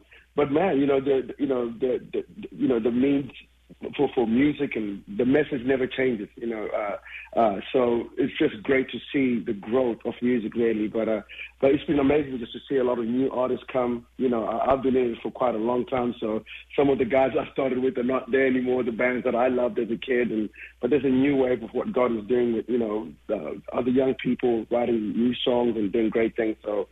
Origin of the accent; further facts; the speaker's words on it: Zimbabwe; Growing up in Zimbabwe, like I said before, there isn't a lot of, music industry there